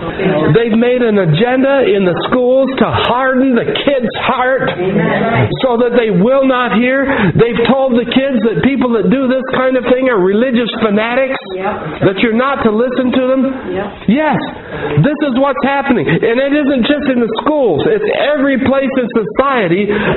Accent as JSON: {"language": "English", "country": "United States", "tie": "born or raised there", "said": "I remember they set up a tent on the fairgrounds up where I grew up in Lewis County."}